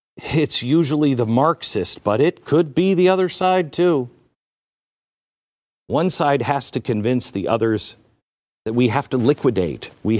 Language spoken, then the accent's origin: English; United States; I have a problem with cancel culture, especially as an American.